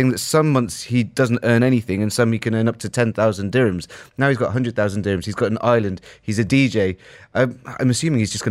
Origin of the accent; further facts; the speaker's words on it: England, United Kingdom; We had yesterday England, my home country, beating Australia 40-16.